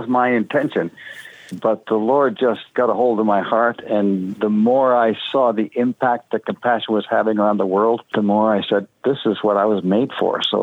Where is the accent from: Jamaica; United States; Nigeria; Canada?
Canada; Eastern Canada; I come from the East.